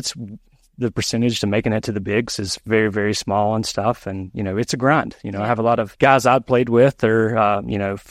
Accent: Lexington, North Carolina, United States; Yep, Lexington, North Carolina, if you ever heard of it.

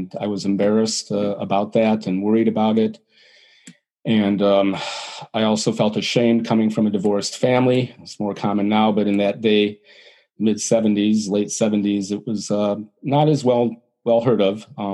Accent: Detroit, Michigan, United States; I live in Metro Detroit, but I grew up in Detroit

